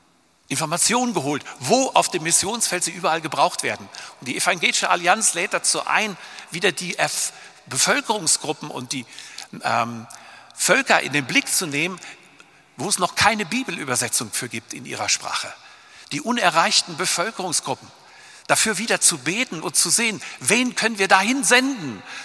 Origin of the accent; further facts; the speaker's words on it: North Rhine-Westphalia, Germany; aus dem Ruhrgebiet, wo ich herkomme.